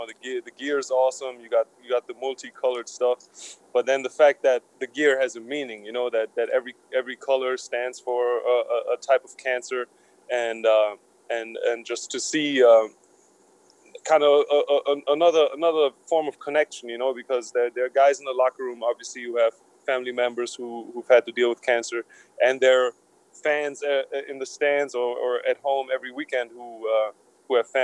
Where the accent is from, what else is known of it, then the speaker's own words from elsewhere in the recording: Germany; when I was growing up in Germany